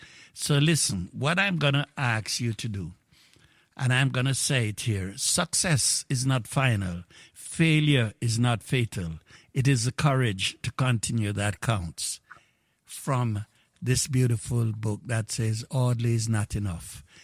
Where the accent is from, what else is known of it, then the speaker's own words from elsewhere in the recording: Jamaica; The whole of we come from Manchester and Clarendon.